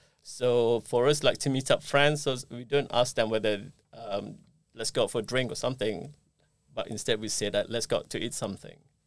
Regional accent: Penang, Malaysia; because I'm from Penang, and it's very close to the fishing villages and all that.

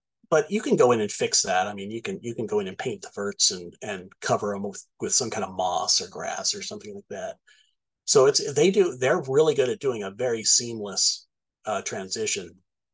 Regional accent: Santa Monica, California, United States; I grew up in Santa Monica

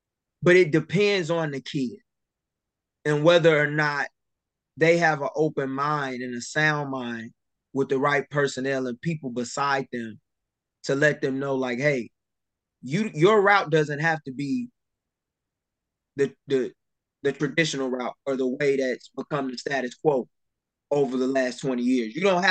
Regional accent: Illinois, United States; I watched it firsthand in my home state with Darren Williams, you know, nearly 20 years ago.

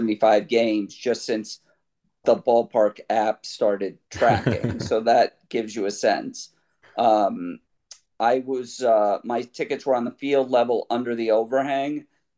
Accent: New York, United States; now in Los Angeles, United States; I'm a New Yorker, so I grew up as a Yankee fan, and I have had no problem in my time in L.A. rooting for both teams

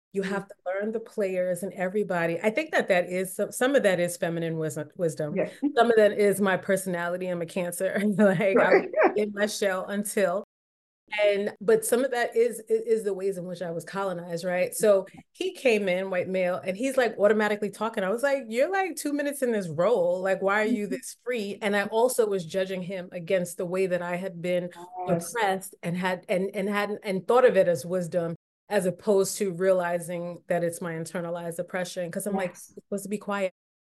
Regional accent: United States; I'm Caribbean, immigrant Caribbean parents, even though I was raised in America, very much raised in a Caribbean context

